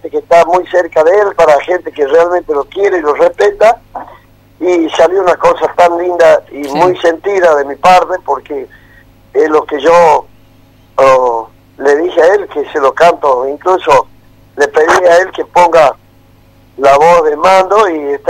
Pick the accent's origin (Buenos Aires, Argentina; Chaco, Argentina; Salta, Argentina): Chaco, Argentina; es chaqueño y es de la gente de donde vengo yo.